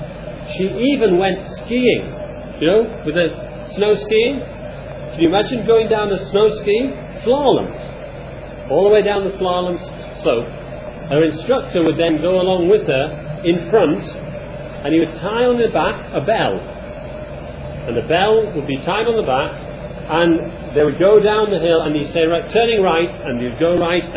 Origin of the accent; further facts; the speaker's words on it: England, United Kingdom; Now that's very unusual for us as English. We're overly polite.